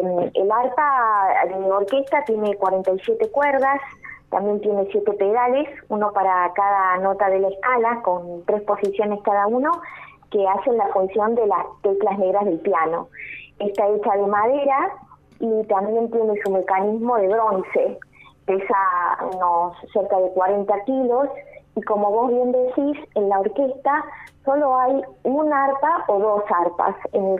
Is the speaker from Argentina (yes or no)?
yes; Córdoba, Argentina; also born or lived in Europe; yo soy cordobesa